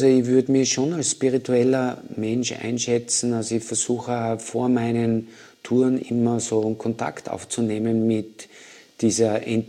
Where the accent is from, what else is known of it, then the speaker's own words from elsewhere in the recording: Tyrol, Austria; Ich bin in Tirol aufgewachsen und bin seit meines Lebens in den Bergen unterwegs gewesen.